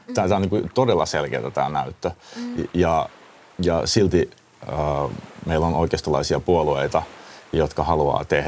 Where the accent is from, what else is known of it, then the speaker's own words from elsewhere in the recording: Hamina, Kymenlaakso, Finland; Et mä vartuin aikuiseksi ja nuoreksi Haminassa, pikkukaupungissa, ja oli siis 90-luvun lama